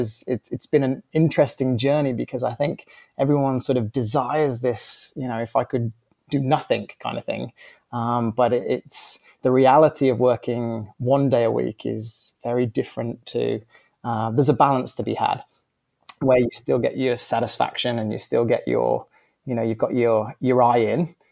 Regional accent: West Midlands, United Kingdom; I grew up in, I always say Worcester because Birmingham has like one of the worst accents in the UK. Sorry if anyone's from Birmingham, but I'm sort of from a little village in between the two.

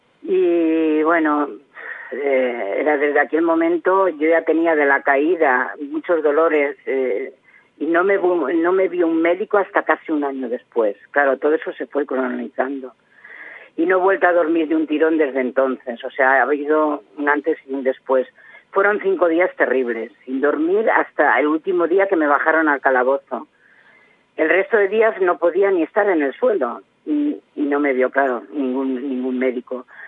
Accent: Aranda de Duero, Castile and León, Spain; now in Pamplona, Spain; donde yo trabajaba, en mi pueblo, en Aranda de Duero

